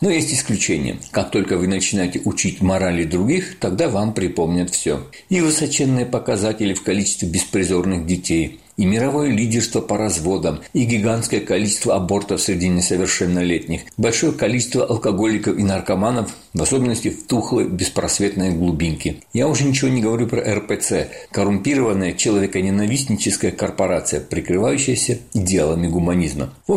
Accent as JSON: {"language": "Russian", "region": "Abkhazia", "country": "Georgia", "tie": "born or raised there", "said": "я вырос в Абхазии на курортном побережье"}